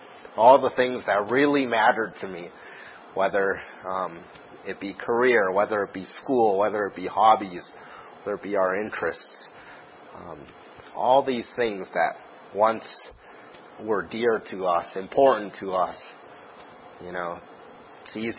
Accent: Seattle, Washington, United States; I'm from Seattle, so I'm a big Seattle sports fan

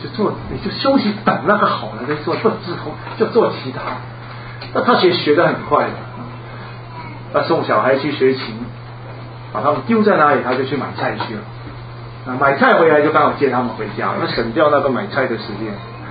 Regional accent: Hong Kong; 我记得我小的时候在香港

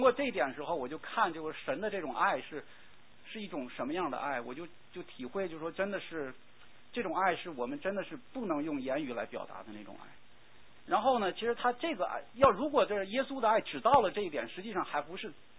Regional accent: China; 因为就是说按我们中国人的话说，就是说是忘恩负义，狼心狗肺。

